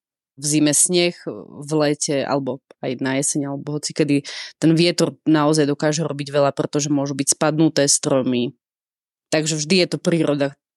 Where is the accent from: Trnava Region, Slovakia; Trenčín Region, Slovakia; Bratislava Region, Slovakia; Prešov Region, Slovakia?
Prešov Region, Slovakia; born there; Tým, že ja som rodená Tatranka, tak zase až tak ďaleko som nešla.